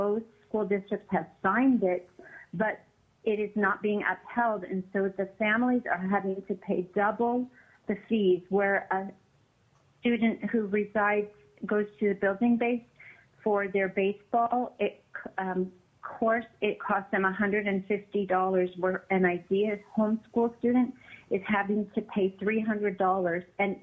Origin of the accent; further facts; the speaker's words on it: Alaska, United States; I am from Pisgelof, Alaska